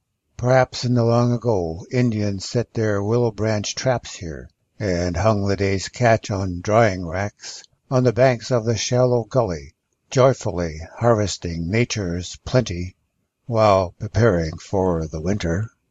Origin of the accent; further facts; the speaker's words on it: Chilliwack, British Columbia, Canada; Since I grew up in Chilliwack, these issues are not new to me. The farm where my family lived had a salmon stream flowing through it.